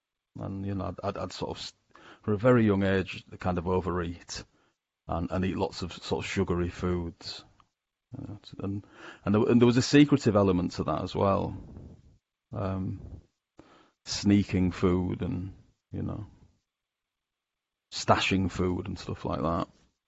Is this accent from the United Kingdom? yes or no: yes; Yorkshire and the Humber, United Kingdom; as a young child growing up in Yorkshire in England, which is where I'm speaking to you from now